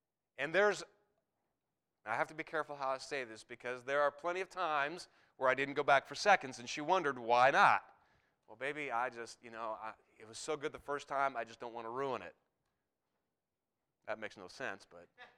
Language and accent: English; the South, United States; because we're from the South, it was brutally cold yesterday in Auburn.